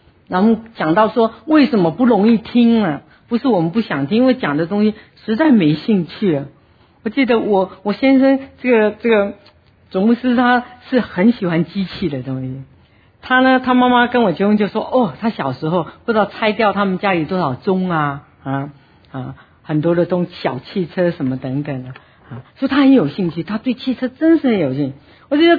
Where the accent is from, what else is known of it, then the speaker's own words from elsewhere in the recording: China; 我们中国人